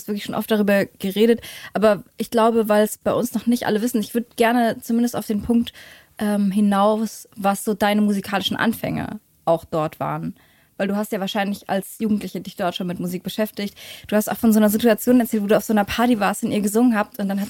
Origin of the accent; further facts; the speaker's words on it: Leipzig, Saxony, Germany; Ich komme aus Leipzig, zwar in Konnewitz geboren, aber wir waren dann so ein bisschen auf dem am Rand, haben wir gewohnt.